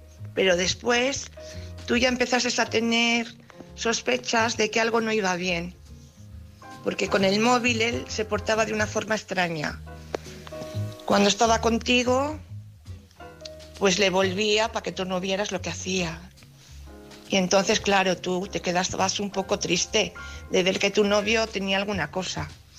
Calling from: Valladolid, Castile and León, Spain; de Valladolid.

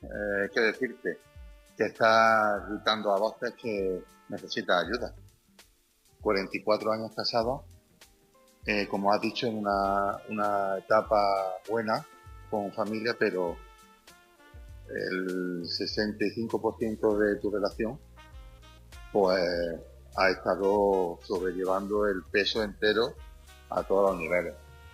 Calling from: Jaén, Andalusia, Spain

